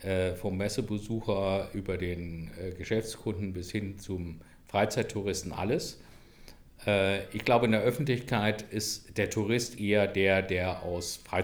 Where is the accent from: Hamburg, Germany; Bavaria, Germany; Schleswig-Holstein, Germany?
Hamburg, Germany; also born or lived in London; dass ich nach meiner Londoner Zeit, als ich zurückgekommen bin nach Deutschland, in meine Heimatstadt Hamburg